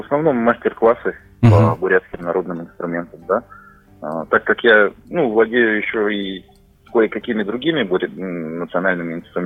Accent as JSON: {"language": "Russian", "region": "Irkutsk Oblast", "country": "Russia", "tie": "born or raised there", "said": "я преподаю у себя на родине, в Осинском районе, это Осинская школа искусств."}